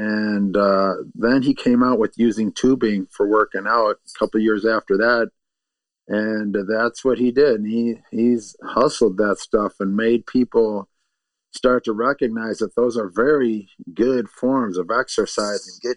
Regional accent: Madison, Wisconsin, United States; also born or lived in Los Angeles / New York / Chicago; Yeah, I'm from Madison, but I lived in L.A. for a long time. I lived in the South Bronx for a while, lived in Chicago for a while.

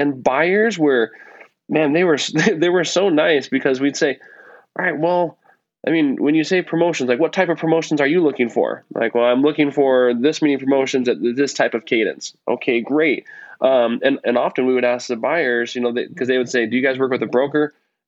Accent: Nebraska, United States; I remember, so I grew up in Nebraska, and I remember working at a Hy-Vee in high school.

